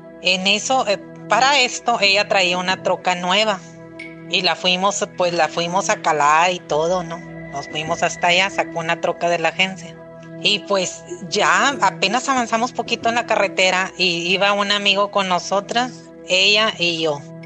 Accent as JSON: {"language": "Spanish", "town": "Nuevo Laredo", "region": "Tamaulipas", "country": "Mexico", "said": "Yo soy de Nuevo Laredo."}